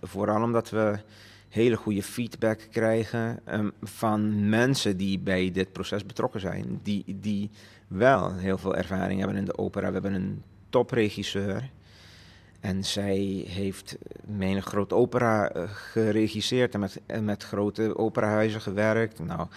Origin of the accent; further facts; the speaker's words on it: Curaçao; En ik kom uit Curaçao en ik ben opgegroeid met Curaçaose muziek.